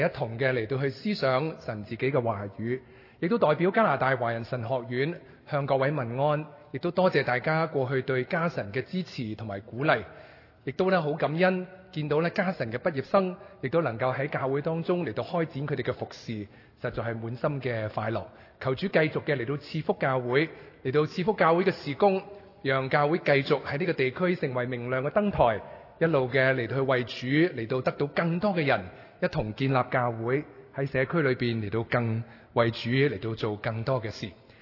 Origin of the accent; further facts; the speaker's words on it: China; 我们中国人有一句说话